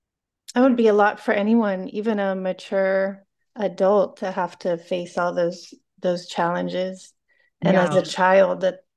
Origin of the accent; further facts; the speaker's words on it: Miami, Florida, United States; We grew up in Miami. And I love the heat and the humidity and the tropical weather.